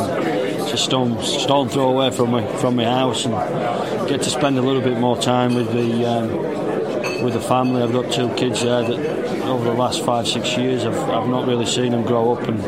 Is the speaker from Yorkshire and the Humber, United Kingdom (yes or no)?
yes; Wakefield, Yorkshire and the Humber, United Kingdom; They've given me an opportunity here to work at my hometown club, and I'm loving every minute of it.